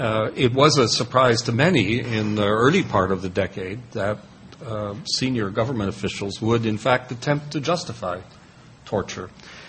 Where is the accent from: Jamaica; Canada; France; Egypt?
Canada; Montreal, Quebec; now in Ireland; I am originally from here, Montreal